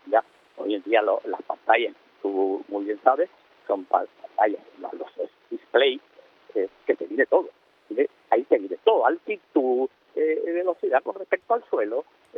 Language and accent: Spanish; Canary Islands, Spain; yo soy de Tenerife